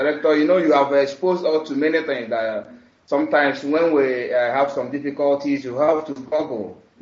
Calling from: Dakar, Senegal; I'm calling from Dakar, Senegal.

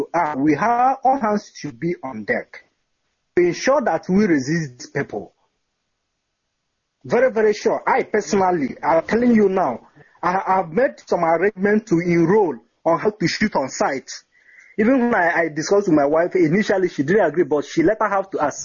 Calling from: Isiala Ngwa, Abia, Nigeria; I'm calling from Isi Alangwa now.

